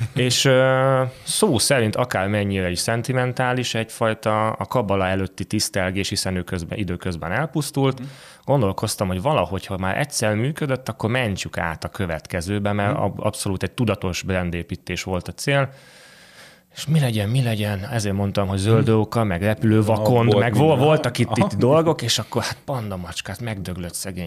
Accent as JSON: {"language": "Hungarian", "town": "Zalaegerszeg", "region": "Zala", "country": "Hungary", "tie": "born there", "said": "Ez 2008 Zalaegerszeg, mivel ott születtem."}